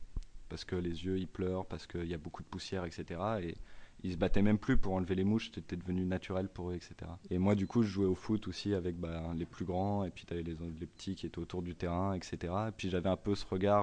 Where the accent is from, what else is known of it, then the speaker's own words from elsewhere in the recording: Saint-Malo, Brittany, France; moi je viens de Saint-Malo en Bretagne